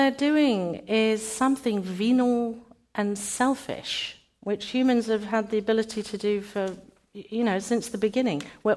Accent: United Kingdom; I'm British.

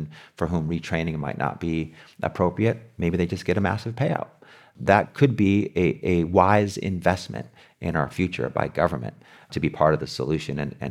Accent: La Paz, California, United States; my parent, I grew up in La Paz in the headquarters of United Farm Workers of America.

